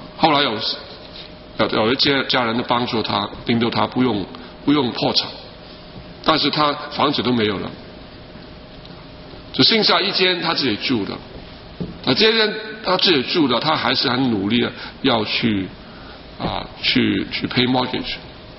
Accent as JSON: {"language": "Chinese", "region": "Guangdong", "country": "China", "said": "我们广东人说过桥抄板。"}